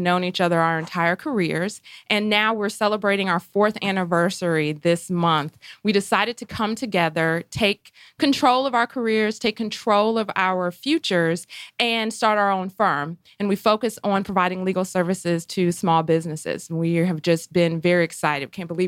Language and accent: English; Ohio, United States; also born or lived in New York; now in Atlanta, United States; I'm originally from Ohio, and I say that Atlanta, if Cleveland and New York had a baby, it would be Atlanta.